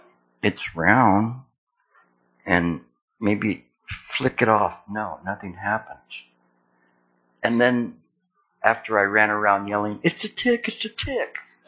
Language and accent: English; California, United States